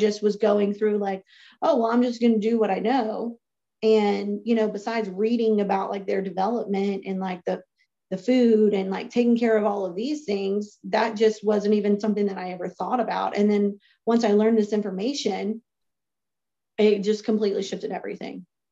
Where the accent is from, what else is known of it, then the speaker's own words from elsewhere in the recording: Louisiana, United States; moved away as an adult; now in Texas, United States; I grew up in South Louisiana. I lived there for the first 25 years of my life. And then I moved to Texas